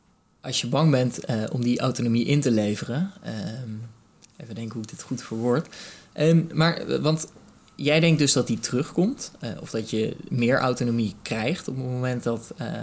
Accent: Rotterdam, South Holland, Netherlands; ik bijvoorbeeld nu als Rotterdammer

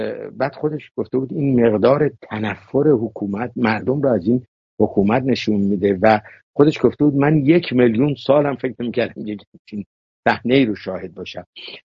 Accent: Iran; من خدا شاهده نه به عنوان یه ایرانی

